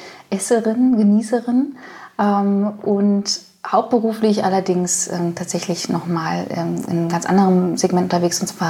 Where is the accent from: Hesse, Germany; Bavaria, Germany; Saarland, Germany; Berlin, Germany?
Berlin, Germany; born there; ich bin auch gebürtige Berlinerin, bin 37 Jahre alt